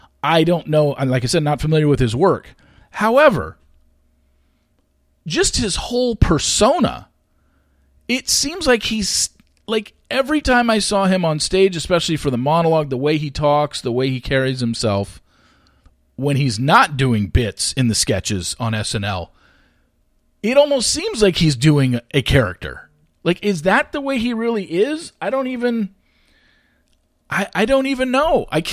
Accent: California, United States; I grew up in Orange County. Nobody talks like that in Orange County.

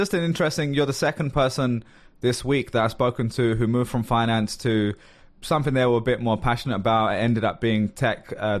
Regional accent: London, United Kingdom; someone who came from my background, growing up in London with a certain demographic.

